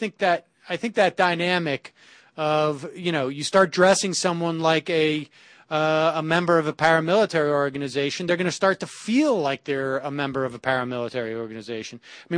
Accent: Massachusetts, United States; I mean, I remember in the early 80s, in my hometown, Massachusetts, having some SWAT guy come to our classroom

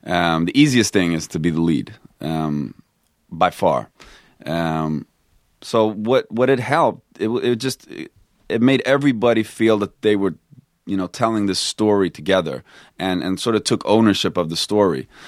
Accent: Stockholm, Stockholm County, Sweden; I grew up in Stockholm, yeah.

